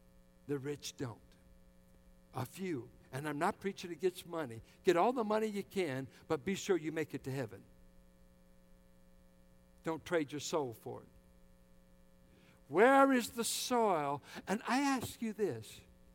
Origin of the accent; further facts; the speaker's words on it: Richmond, United States; I grew up in the Richmond Triangle. I grew up where a black gets killed. So far, we've had 3 or 4 killed this year in Richmond. I grew up in those neighborhoods.